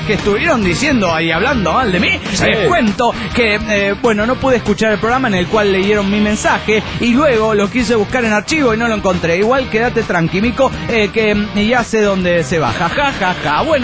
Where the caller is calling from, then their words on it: Argentina; Hola chicos … de Argentina.